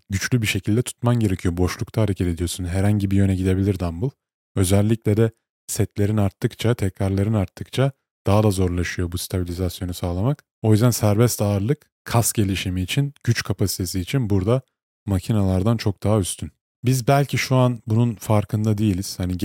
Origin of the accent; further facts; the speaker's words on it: İzmir, Turkey; Ben İzmirliyim.